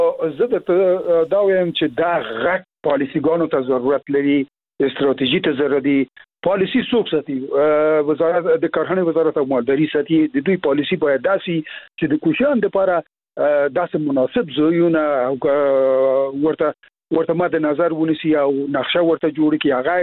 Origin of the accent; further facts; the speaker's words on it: Logar, Afghanistan; ته باور وکړه زه خپله د لوګر یم.